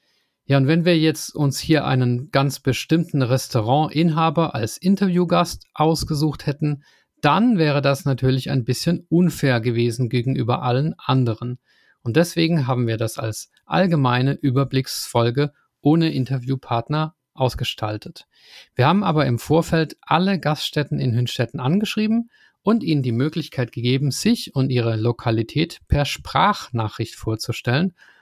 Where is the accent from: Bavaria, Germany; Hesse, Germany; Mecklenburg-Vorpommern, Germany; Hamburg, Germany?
Hesse, Germany; Oberlibbach; ich komme aus Oberlippach